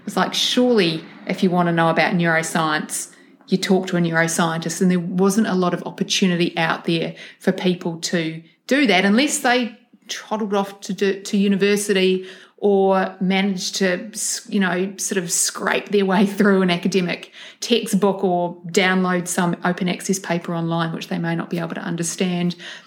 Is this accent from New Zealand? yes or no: yes; New Zealand; I grew up in New Zealand.